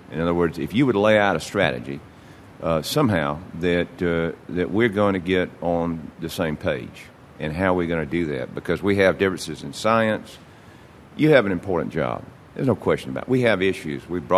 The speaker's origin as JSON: {"language": "English", "region": "Georgia", "country": "United States", "said": "I'm a new member of Congress. I'm from Georgia."}